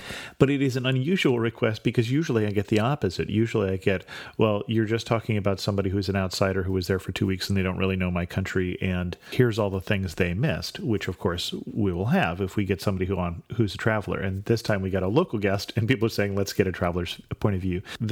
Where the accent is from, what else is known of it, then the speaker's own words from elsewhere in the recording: Philippines; I'm from the Philippines, and I would say I was disappointed with Ivan Hanara's answer.